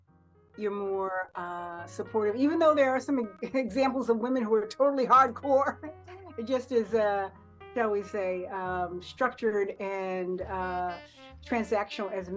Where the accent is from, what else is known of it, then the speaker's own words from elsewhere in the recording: Harlem, New York, United States; when I grew up in Harlem, again, there was no crime, no drugs, you know, nobody locked doors and stuff like that.